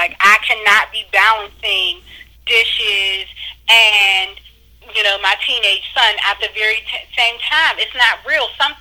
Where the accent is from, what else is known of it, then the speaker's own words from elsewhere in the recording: Pittsburgh, Pennsylvania, United States; also born or lived in New York; I had moved back to Pittsburgh. I'm originally from Pittsburgh, but I was living in New York for 5 years with my husband and my children.